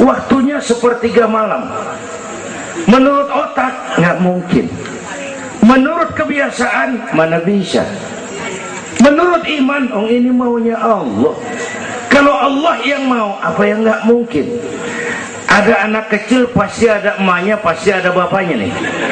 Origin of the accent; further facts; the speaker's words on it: Petamburan, Jakarta, Indonesia; Tahun 50-an kita orang Petamburan kalau pergi haji ke Mekah 6 bulan, tahun 50-an 6 bulan, orang udah pada lupa aja baru pulang tuh.